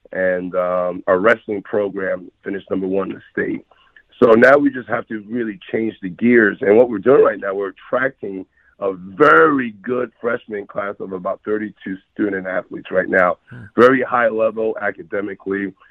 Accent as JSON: {"language": "English", "region": "New Jersey", "country": "United States", "tie": "born or raised there", "also_born_or_lived": "Queens", "said": "I was born in Queens, but moved over to New Jersey when I was young."}